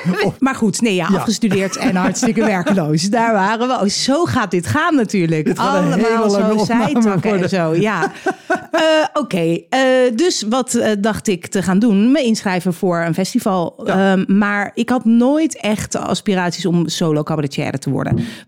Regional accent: Edam, North Holland, Netherlands; Dat ik uit Edam kom en eigenlijk meer wereldser wilde zijn. Maar dat er in mij toch gewoon een Edams meisje zit.

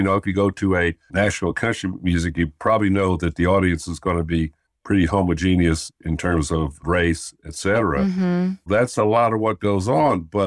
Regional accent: Philadelphia, Pennsylvania, United States; I'm from Philadelphia, Pennsylvania.

